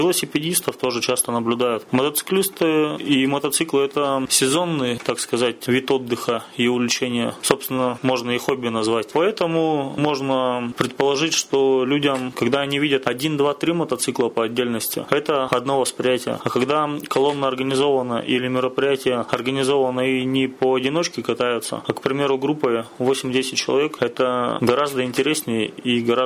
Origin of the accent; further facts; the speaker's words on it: Krasnoyarsk Krai, Russia; Втроем с Красноярского края я один был, из Новосибирска двое было.